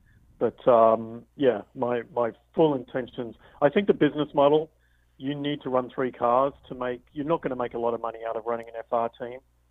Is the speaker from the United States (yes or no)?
no; Australia; I'm Australian, so I'd really like to have him in the car.